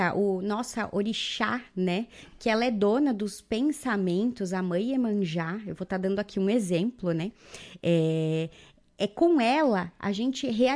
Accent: Guaporé, Rio Grande do Sul, Brazil; born there; also born or lived in Novo Hamburgo; now in Marau, Brazil; Eu nasci em Guaporé, né? Passei a maior parte do tempo morando no Vale dos Sinos, em Novo Hamburgo. E hoje estou há quase 21 anos aqui dentro de Marau.

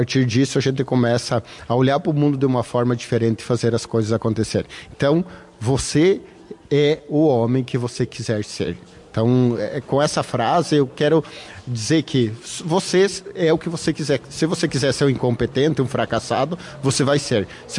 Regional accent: Barracão, Rio Grande do Sul, Brazil; eu venho do município de Barracão, venho de uma família de pequenos agricultores, morava na barranca do Rio Uruguai

